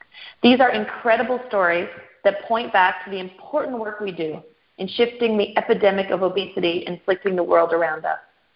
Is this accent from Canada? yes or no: yes; Canada; now in Australia; I am originally from Canada, and so welcome all the Canucks to the call.